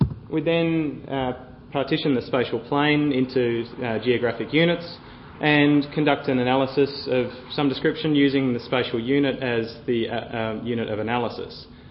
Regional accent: Melbourne, Victoria, Australia; we used data from Melbourne, which is in Australia, it's my hometown.

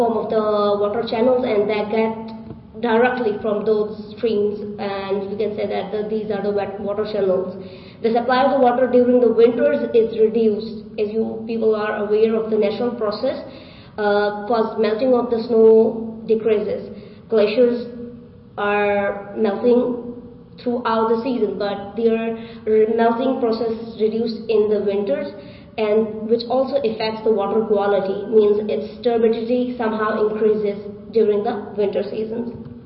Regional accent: Pakistan; from Pakistan. I am studying in the northern part of the Pakistan that is known as Gilgit Baltistan.

